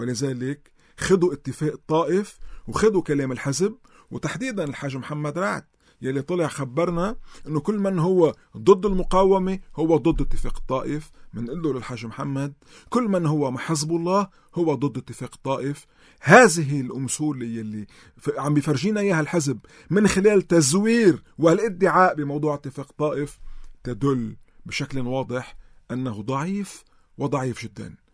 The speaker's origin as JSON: {"language": "Arabic", "country": "Lebanon"}